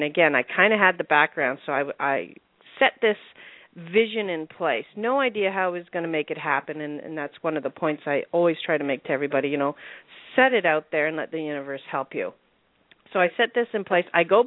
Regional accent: Canada; Well, as you said, I am Canadian

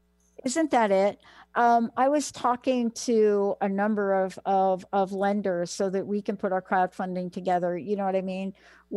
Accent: New York, United States; I mean, I grew up in New York

